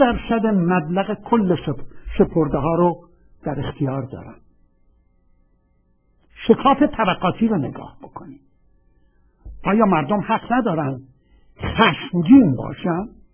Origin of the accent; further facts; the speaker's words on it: Iran; moved away; موقعی که من از ایران بیرون اومدم اینطور فکر نمی کردم